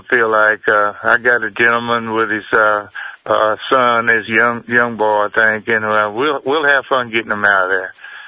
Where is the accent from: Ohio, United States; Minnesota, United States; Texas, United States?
Texas, United States; And I'm from East Texas over there where we hunt.